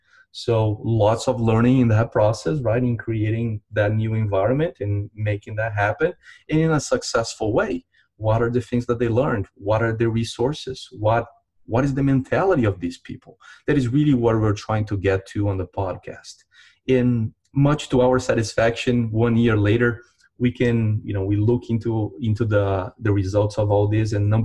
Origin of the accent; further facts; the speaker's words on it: Brazil; English is a second language; we're both from Brazil originally